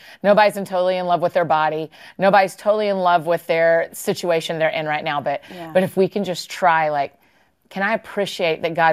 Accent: Atlanta, Georgia, United States; Yeah, my hometown.

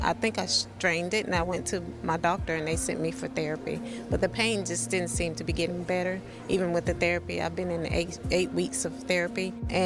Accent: Talladega, Alabama, United States; I'm from Talladega, Alabama.

